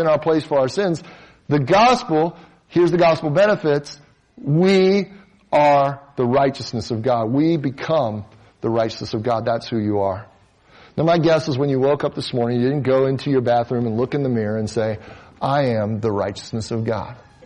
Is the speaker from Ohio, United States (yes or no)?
yes; Cincinnati, Ohio, United States; now in Las Vegas, United States; and I'm from Cincinnati, Ohio. I went to Purdue University. I live in Las Vegas since 2002